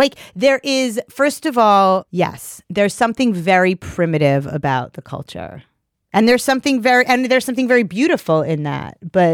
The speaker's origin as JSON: {"language": "English", "town": "Queens", "region": "New York", "country": "United States", "tie": "born or raised there", "said": "Like, I grew up in Queens on like the streets of like, you know, I was going to my grandparents'"}